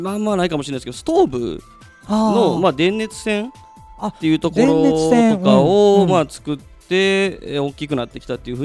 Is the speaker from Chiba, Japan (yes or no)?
no; Higashiosaka, Osaka, Japan; その僕の地元っていうところが、はい、あのまあ、東大阪市の平岡というエリアなんですが、